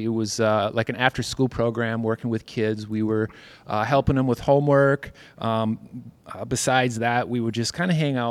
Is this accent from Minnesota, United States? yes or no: yes; Winona, Minnesota, United States; So growing up in Winona, we didn't have anything like that necessarily.